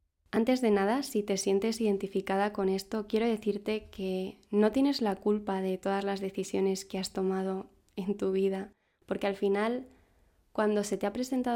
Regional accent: Madrid, Community of Madrid, Spain; tengo 26 años, soy de Madrid y ahora mismo me encuentro en un proceso de empezar de cero.

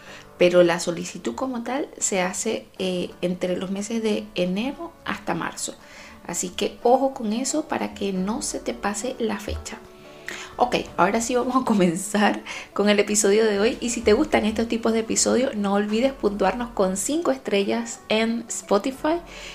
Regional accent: Venezuela; now in Germany; Y yo soy venezolana, o sea, mi país está casi en el Ecuador del mundo. O sea, no tenemos ni 4 estaciones, no hace frío, nunca.

